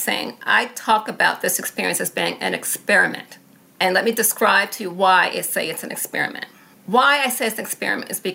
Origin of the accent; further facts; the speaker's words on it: New York City, New York, United States; I grew up in New York City schools, public school system. All my education was in the state of New York. All four of my degrees are from the state of New York.